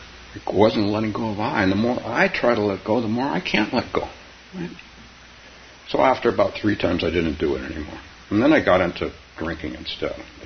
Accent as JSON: {"language": "English", "town": "Palo Alto", "region": "California", "country": "United States", "tie": "born or raised there", "said": "we moved away from that house and lived down where I grew up in Palo Alto"}